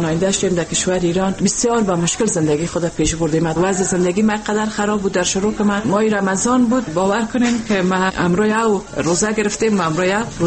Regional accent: Afghanistan; also born or lived in Iran; من خودم افغانی هستم

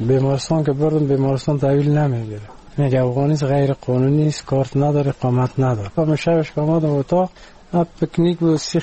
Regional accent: Iran; born there; من در ایران متولد شدم.

